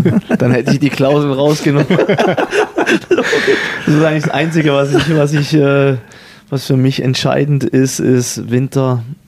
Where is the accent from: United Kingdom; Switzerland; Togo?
Switzerland; Es ist auch nicht so als Schweizer, dass man, obwohl die Schweiz sehr klein ist, aber es gibt dann auch sehr viele Skigebiete, dass man alles gesehen hat.